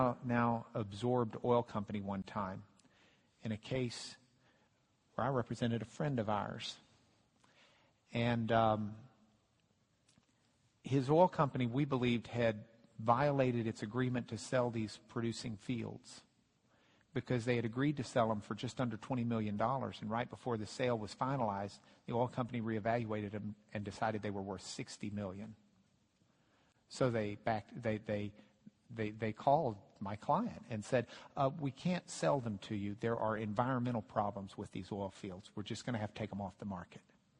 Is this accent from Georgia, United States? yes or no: no; Lubbock, Texas, United States; I said, I grew up in Lubbock, Texas, and my parents taught me a couple of rules.